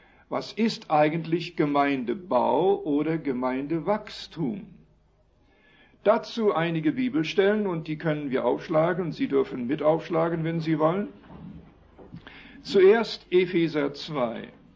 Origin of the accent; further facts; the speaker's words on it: Waldheim, Saskatchewan, Canada; Gemeinde in Waldheim, Saskatchewan, wo ich aufgewachsen bin in Kanada.